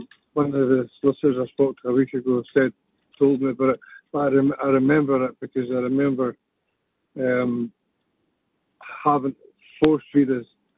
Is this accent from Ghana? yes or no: no; Cambuslang, Scotland, United Kingdom; also born or lived in Inverness; I lived just outside Glasgow, Campus Lang, until I was, I'm not quite sure how old I was, and I moved up from Glasgow